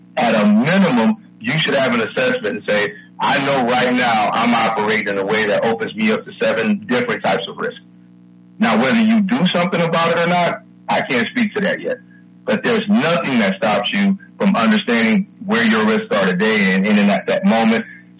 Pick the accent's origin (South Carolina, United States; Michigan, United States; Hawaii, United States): Michigan, United States; Detroit; I'm from Detroit, so I typically butcher things in the Spanish sense.